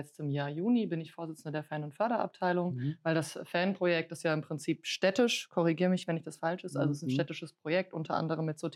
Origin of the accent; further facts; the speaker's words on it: Hesse, Germany; Ich komme aus dem Rhein-Main-Gebiet und bin deswegen mit der Eintracht aufgewachsen.